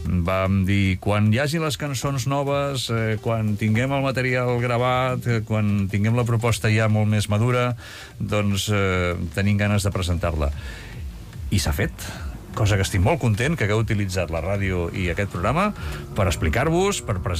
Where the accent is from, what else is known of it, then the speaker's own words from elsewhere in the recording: Moja, Catalonia, Spain; no, que jo soc de Moja